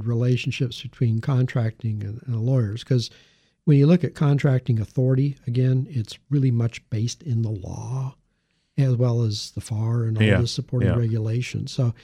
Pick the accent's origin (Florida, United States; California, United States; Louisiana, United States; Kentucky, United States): California, United States; I'm a Californian. I come from that area, and I understand that.